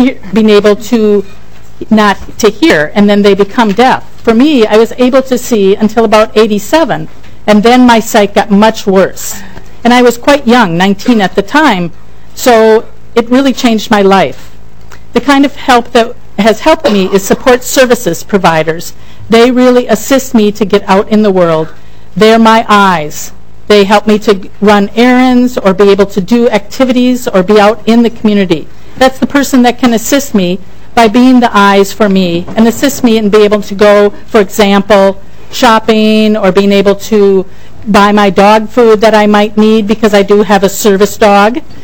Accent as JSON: {"language": "English", "town": "Minnetonka", "region": "Minnesota", "country": "United States", "tie": "born or raised there", "said": "As I said, I grew up in Minnetonka."}